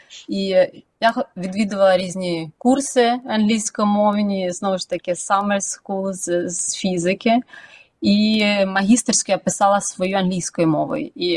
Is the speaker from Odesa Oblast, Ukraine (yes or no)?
no; Opishnia, Poltava Oblast, Ukraine; born there; Я народилася в Полтавській області, в відомому селищі Опішне, столиця українського гончарства.